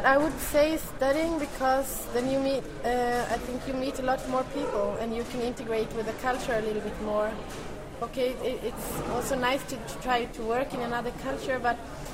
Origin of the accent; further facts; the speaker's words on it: Sweden; English is a second language; I'm from Sweden, and at the moment I'm in Germany for the World Cup, Soccer World Cup.